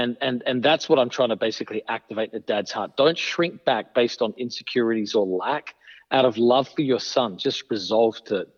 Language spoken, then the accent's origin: English; Australia; now in New York, United States; So I am originally from Australia. I've been in the U.S. for 22 years and in New York for about 15.